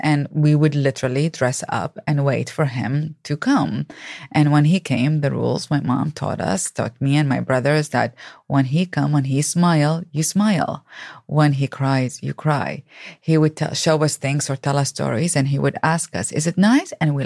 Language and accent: English; Baghdad, Baghdad Governorate, Iraq; Yes, I grew up in Baghdad, Iraq.